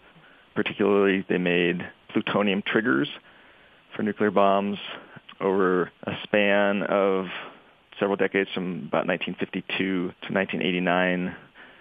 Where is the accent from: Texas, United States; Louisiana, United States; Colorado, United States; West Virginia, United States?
Colorado, United States; Boulder; I grew up in Boulder with the protests going on